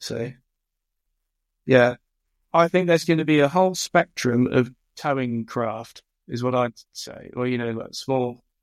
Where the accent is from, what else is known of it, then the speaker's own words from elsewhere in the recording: England, United Kingdom; I can never pronounce this right because I'm English